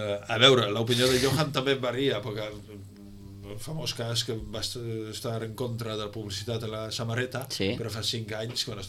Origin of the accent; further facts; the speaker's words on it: Utrecht, Netherlands; Jo soc d'Utrecht i on vivia jo, on jo vaig créixer era un barri de nois rossos i tot això